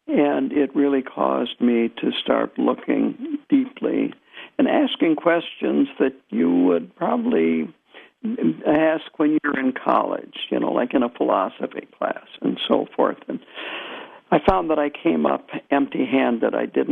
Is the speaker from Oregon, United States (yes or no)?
no; Madison, Wisconsin, United States; born there; I am of Norwegian descent. I was born in Madison, and I was brought up Lutheran, of course. And in fact, my parents met in St. Olaf.